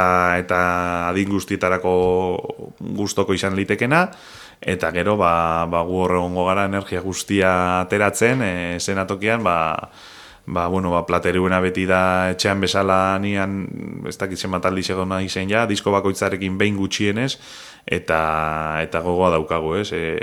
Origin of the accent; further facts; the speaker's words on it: Basque Country, Spain; Gure nortasuna asko zaintzen dugu, euskalduna gara asko gustatzen zaigu defendatzea nondik gatozen, nor garen